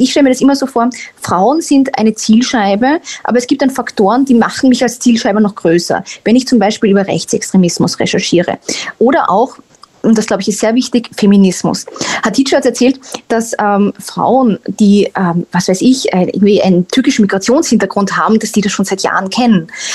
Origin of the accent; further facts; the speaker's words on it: Austria; Ich komme eben aus Österreich und das Interessante ist, Österreich und Deutschland sind sich recht ähnlich.